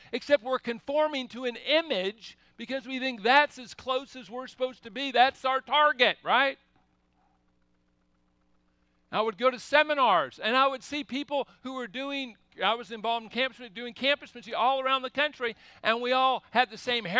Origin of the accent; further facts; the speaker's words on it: Seattle, Washington, United States; he was from Texas and I was from Washington.